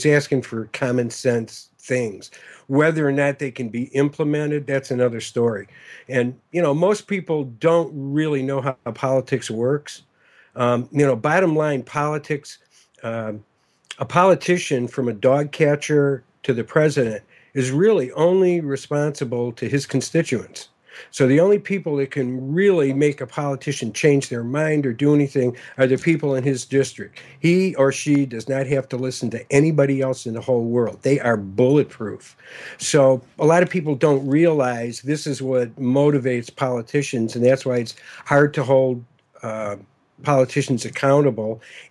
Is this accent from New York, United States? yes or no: no; Chicago, Illinois, United States; Well, you know, I'm from Chicago originally. The vote early, vote often city.